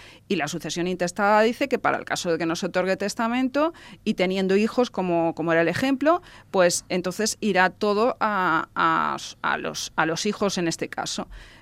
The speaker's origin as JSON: {"language": "Spanish", "region": "Valencian Community", "country": "Spain", "said": "me refiero nosotros como valencianos"}